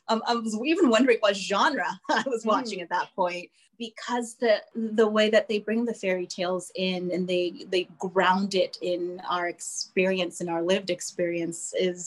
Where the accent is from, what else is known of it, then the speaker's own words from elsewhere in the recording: Nigeria; Because I'm from Nigeria and I'm sitting here watching this and completely identify